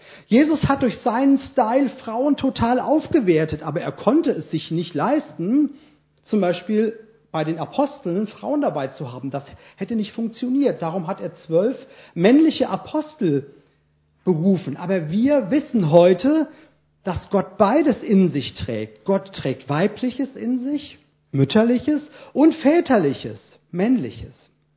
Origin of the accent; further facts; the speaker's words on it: Erdbach, Hesse, Germany; meine Heimat, das ist Erdbach. Da bin ich groß geworden. Da stand mein Elternhaus. Da komme ich her.